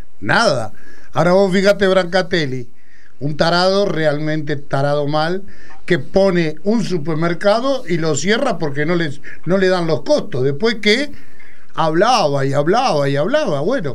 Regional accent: Argentina; Y soy argentino, no soy ni peronista, ni radical menos

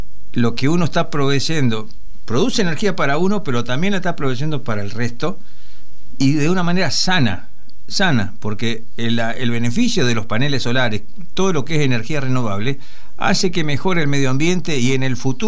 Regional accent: Argentina; te quiero hacer un comentario de lo que siento como argentino

